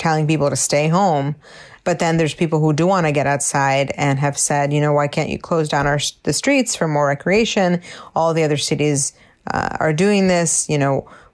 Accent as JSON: {"language": "English", "town": "Cambridge", "region": "Massachusetts", "country": "United States", "tie": "born or raised there", "said": "And as far as what, you know, Cambridge is, you know, it's been my hometown and I've seen it change in so many different ways."}